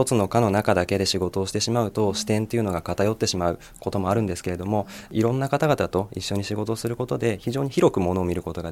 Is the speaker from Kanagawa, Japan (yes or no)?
yes; Fujisawa, Kanagawa, Japan; そうですね、藤沢で生まれ育っています。